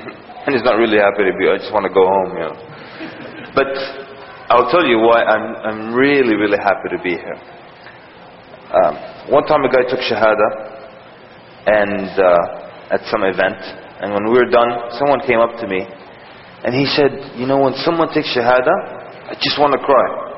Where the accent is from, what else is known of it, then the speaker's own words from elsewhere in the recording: Sudan; now in United States; Originally, I'm from Sudan. Right now I'm from Virginia, but originally I'm from Sudan.